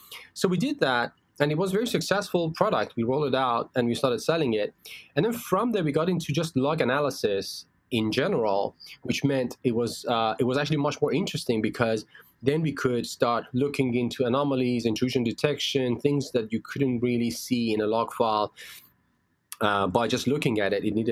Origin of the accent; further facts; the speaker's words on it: Iran; Oh, so I grew up, of all places, in Iran, which is a country that's mostly associated with burning American flag and all.